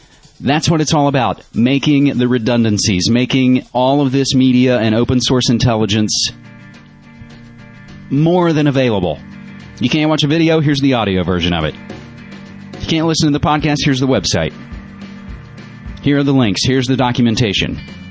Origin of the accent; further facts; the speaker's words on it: West Virginia, United States; mountaintop revival in my home state of West Virginia.